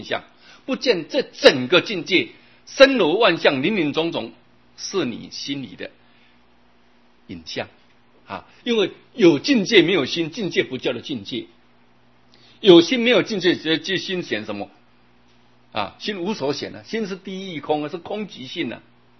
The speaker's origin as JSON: {"language": "Chinese", "country": "Taiwan", "said": "反正我们是台湾人，也同也异嘛。"}